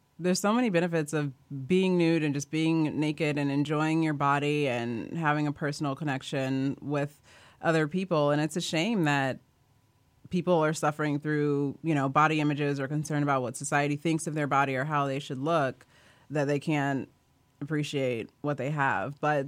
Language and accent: English; Kansas, United States; I mean, I was used to it. I grew up in Kansas.